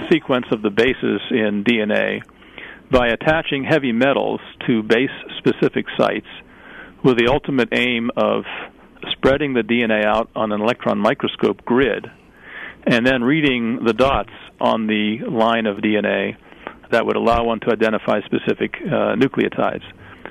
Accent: Pittsburgh, Pennsylvania, United States; Well, I grew up in Pittsburgh in the 40s and was very much influenced by my science classes, among others.

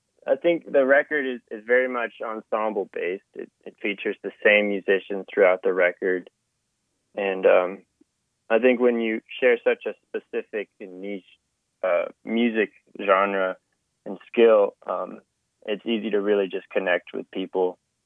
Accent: Asheville, North Carolina, United States; I think it was pretty crucial just to be around such great music.

